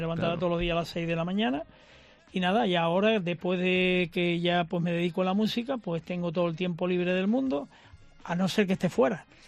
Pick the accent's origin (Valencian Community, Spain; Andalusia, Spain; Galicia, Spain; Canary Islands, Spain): Canary Islands, Spain; yo soy canario de mis ocho islas.